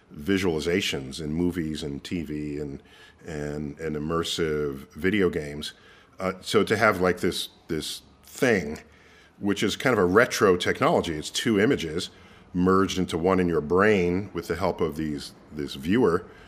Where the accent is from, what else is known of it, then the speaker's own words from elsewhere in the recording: New York City, New York, United States; So born and raised in New York City, attended the public schools all throughout the K through 12. My high school, however, was the Bronx High School of Science. I was born and raised in the Bronx.